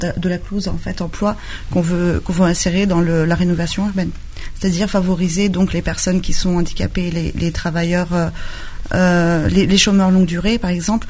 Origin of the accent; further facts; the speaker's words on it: Villefontaine, Auvergne-Rhône-Alpes, France; quand on se présente à l'extérieur dans d'autres communes et on dit qu'on est de Villefontaine